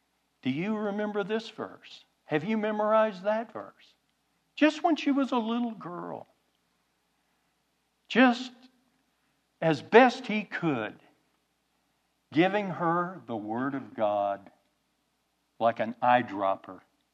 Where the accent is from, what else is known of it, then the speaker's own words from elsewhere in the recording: Oklahoma, United States; You know, I'm from Oklahoma.